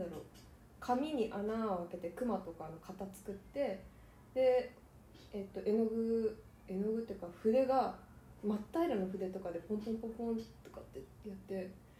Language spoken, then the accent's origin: Japanese; Chiba, Japan; 館山に、なので、まあ、千葉が一番長いかな、 うん、 っていうことで千葉出身です。